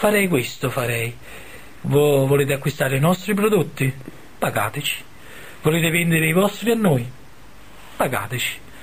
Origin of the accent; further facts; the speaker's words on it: Sapri, Campania, Italy; Io sono di Sapri e lo conosco benissimo.